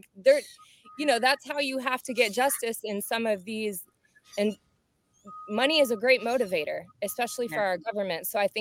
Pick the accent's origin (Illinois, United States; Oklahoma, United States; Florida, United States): Florida, United States; because I'm from Central Florida. I grew up 40 minutes from Orlando.